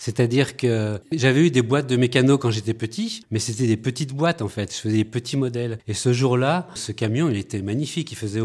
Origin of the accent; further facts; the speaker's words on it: Saint-Étienne, Auvergne-Rhône-Alpes, France; C'est ça, oui, je viens de Saint-Étienne.